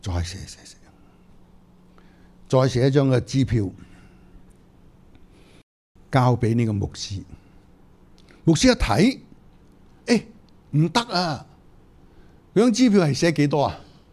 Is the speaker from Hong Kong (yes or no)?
no; Singapore; 佢哋覺得我哋新加坡人哇，好似明星咁啊！